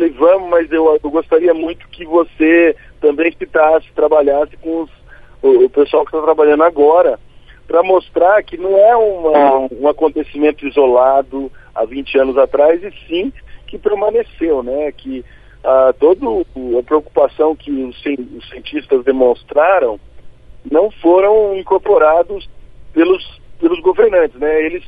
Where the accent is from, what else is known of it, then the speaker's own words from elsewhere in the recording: Brazil; apesar de a gente às vezes como brasileiro não assustar tanto, né?